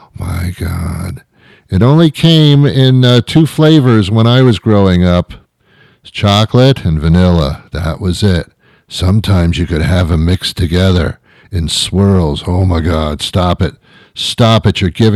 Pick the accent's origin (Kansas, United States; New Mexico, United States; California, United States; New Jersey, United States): New Jersey, United States; also born or lived in New York; now in Boston, United States; I live in the Boston area, but it's not where I'm from. No, no, no, no, no, no, no. I am from the New York, New Jersey, greater metropolitan area. It's a mouthful, but that's where I'm from. I'm a New York boy. Grew up in New Jersey to a certain extent.